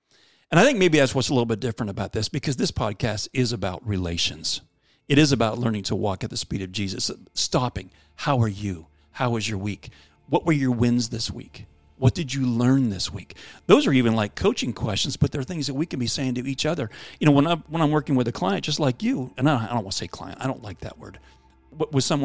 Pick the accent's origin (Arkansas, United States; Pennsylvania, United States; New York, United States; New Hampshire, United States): Pennsylvania, United States; I grew up in Pennsylvania.